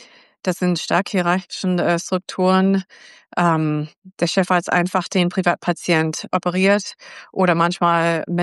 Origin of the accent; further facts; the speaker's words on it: United States; Und in Amerika, wo ich herkomme